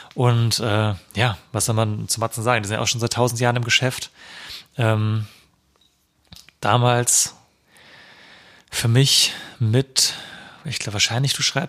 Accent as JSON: {"language": "German", "town": "Marburg", "region": "Hesse", "country": "Germany", "tie": "born or raised there", "said": "Campus Festival damals war auch in Marburg, meine Heimatstadt damals"}